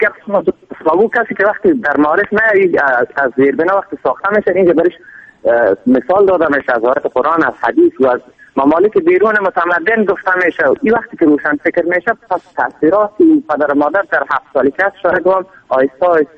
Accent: Afghanistan; born there; در افغانستان به دنیا آمدیم

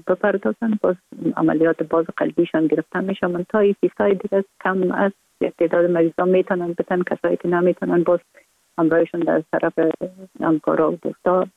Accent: Kabul, Afghanistan; born or raised there

